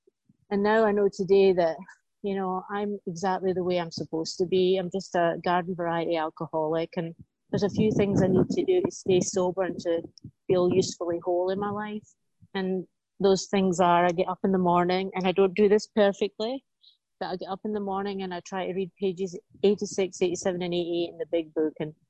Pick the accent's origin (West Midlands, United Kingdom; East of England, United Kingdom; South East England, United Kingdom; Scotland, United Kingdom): Scotland, United Kingdom; When I was a little girl, growing up in Scotland